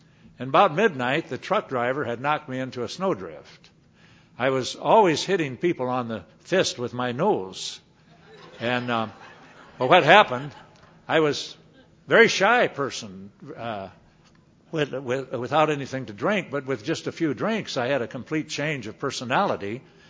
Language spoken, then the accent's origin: English; Nebraska, United States; And I used to feel very sorry for myself about growing up in Nebraska. In fact, I was critical of Nebraska.